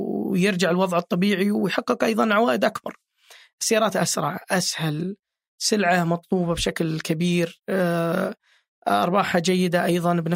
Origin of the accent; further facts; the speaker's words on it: Dhahran, Eastern Province, Saudi Arabia; طبعا أنا من الشرقية من الظهران، ماني من أهل الرياض أبدا.